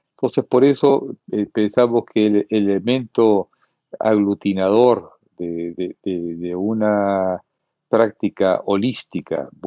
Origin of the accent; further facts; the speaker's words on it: Peru; siendo peruano, pudiera dar opinión sobre el libro